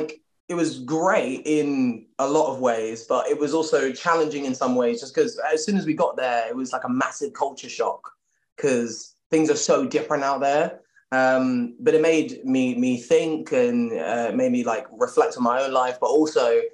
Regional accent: Leytonstone, London, United Kingdom; I grew up like in Leytonstone, not really like knowing much about the acting industry or anything like that.

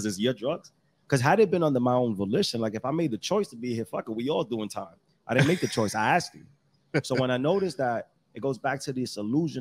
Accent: Brooklyn, New York, United States; I was born between the ages of like 0 and 6. I lived in Kings Highway.

